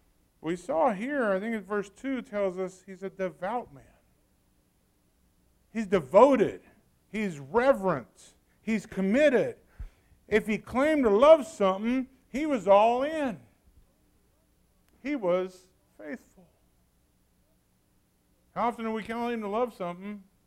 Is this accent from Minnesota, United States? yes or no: no; St. Louis, Missouri, United States; now in Humiston, United States; Now remember, I came from St. Louis.